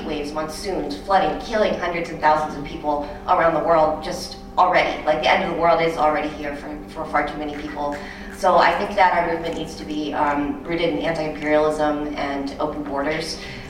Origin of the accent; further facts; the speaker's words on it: Athens, Ohio, United States; She, her pronouns. I'm from Athens, Ohio, part of the Athens Revolutionary Socialists.